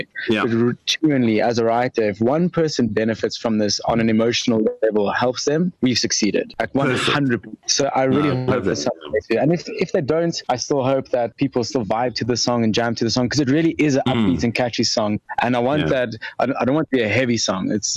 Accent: South Africa; we as South African population are coming out of lockdown in the world.

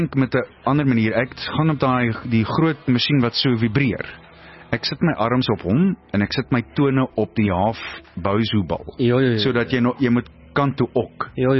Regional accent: Springs, Gauteng, South Africa; ek kom al van Springs af

